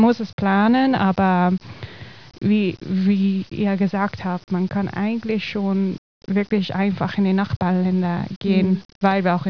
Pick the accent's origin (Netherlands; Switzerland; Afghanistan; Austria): Netherlands; German is a second language; weil ich komme aus Niederlande, aber ich bin hier nie gekommen.